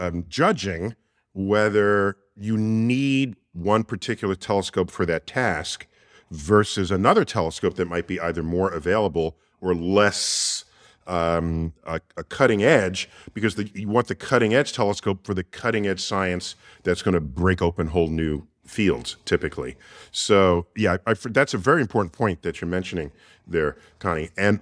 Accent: New York City, New York, United States; great to have you here in my hometown, New York City.

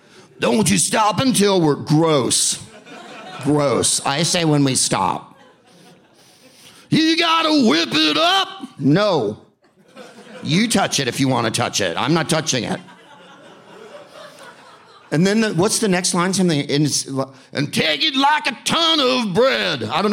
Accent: San Francisco, California, United States; See, I'm from where I'm from. I'm from San Francisco. We brook no dissent.

